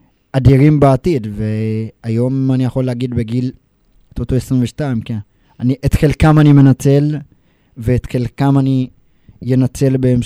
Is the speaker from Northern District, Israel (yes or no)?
yes; Afula, Northern District, Israel; אני במקור מאפולה, אני מחובר נפשית לאפולה.